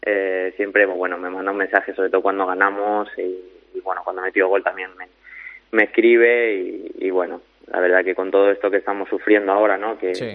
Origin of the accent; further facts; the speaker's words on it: Region of Murcia, Spain; Bueno, él sigue ahí, en Murcia, en mi pueblo.